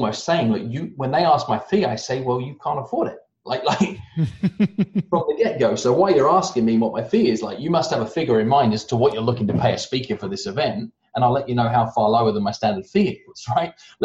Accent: United Kingdom; accent: British; it hinders me now more back home because I have a rounded off British accent that sounds like I'm more American than I am British

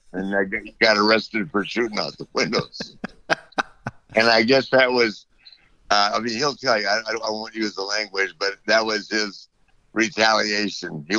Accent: Minneapolis, Minnesota, United States; So I'm a kid growing up in Minneapolis.

